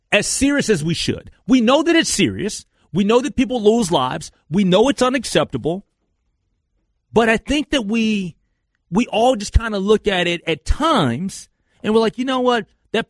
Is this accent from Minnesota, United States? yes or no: yes; Minnesota, United States; As a Vikings fan, as a Minnesotan that wants to see the team be successful